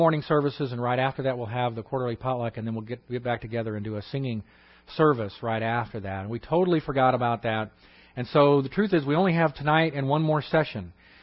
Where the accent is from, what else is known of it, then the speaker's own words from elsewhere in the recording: Houston, Texas, United States; because you were born and raised in Houston like I was, right?